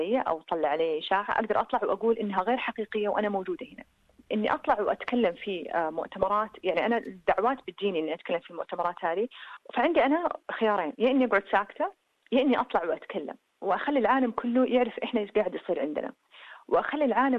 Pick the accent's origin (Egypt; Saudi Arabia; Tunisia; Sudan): Saudi Arabia; يعني السعودية غير مخيفة، يعني أنا تربيت وعشت هناك وأنا سعودية، ولدي عايش هناك وأهلي عايشين هناك.